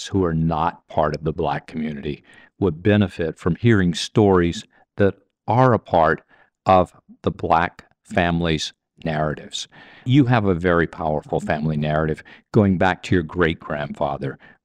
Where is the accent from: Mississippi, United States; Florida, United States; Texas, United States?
Mississippi, United States; I grew up in Mississippi, I do.